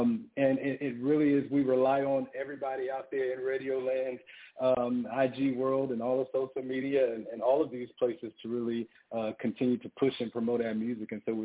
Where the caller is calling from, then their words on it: Atlanta, Georgia, United States; I am calling in from Atlanta, Georgia.